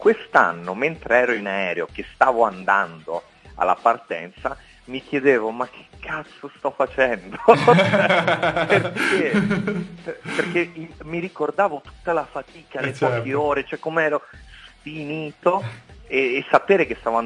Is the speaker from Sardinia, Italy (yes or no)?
no; Rome, Lazio, Italy; sarà che io sono cresciuto a Roma, quindi a livello del mare